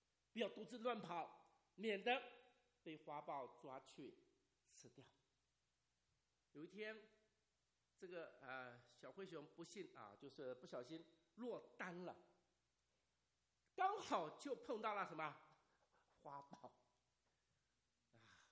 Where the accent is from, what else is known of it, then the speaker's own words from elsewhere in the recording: China; 可能我们中国人看不太懂